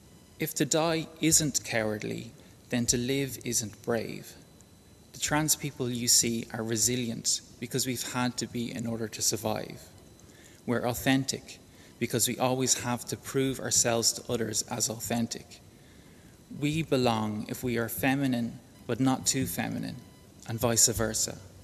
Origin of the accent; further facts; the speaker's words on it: Drogheda, Leinster, Ireland; Growing up near Drogheda, a town with a population at the time of approximately 35,000, I was told it couldn't possibly be me.